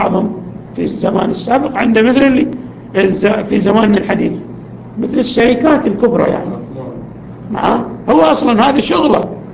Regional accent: Yemen; فيه موجود عندنا في اليمن

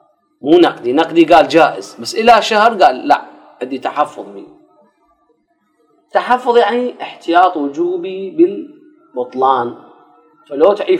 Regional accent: Iraq; هذا الجوز الزغال لا ينباع وزن عندنا بالعراق

